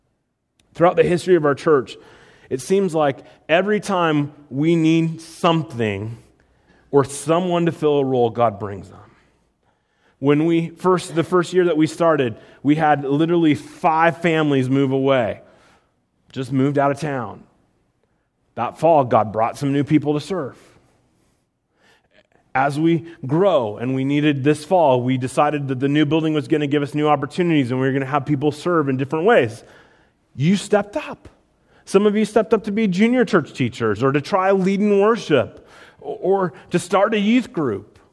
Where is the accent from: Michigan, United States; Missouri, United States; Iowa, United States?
Iowa, United States; Sioux Center; I grew up in Iowa, Sioux Center, obviously, and they own a house, I think it was built in the 1850s.